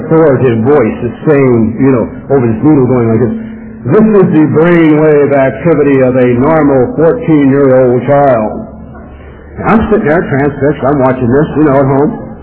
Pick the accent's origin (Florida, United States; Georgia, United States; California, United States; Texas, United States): California, United States; Los Angeles; I grew up in the city of Los Angeles. I grew up in South L.A. I went to Manual Arts High School, when it was racially split right down the middle, and it was one of the toughest schools in the city.